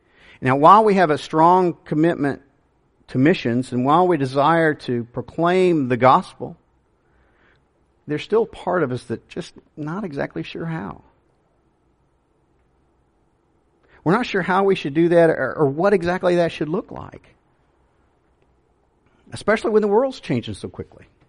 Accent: Kansas, United States; now in Lakeland, United States; I'm from Kansas. How in the world did I end up in Lakeland, Florida?

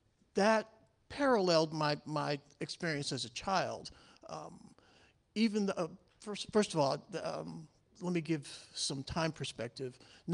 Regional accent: Cleveland, Ohio, United States; now in Portland, United States; I am originally from Cleveland, Ohio.

